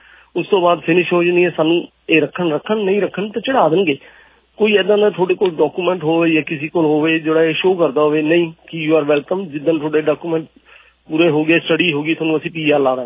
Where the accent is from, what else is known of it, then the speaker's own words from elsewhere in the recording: Punjab, India; ਮੈਂ ਵੀ ਪੰਜਾਬੀ ਹਾਂ, ਮੈਂ ਕਿਹੜਾ ਕੋਈ ਹੋਰ ਪਾਸੋਂ ਆਇਆ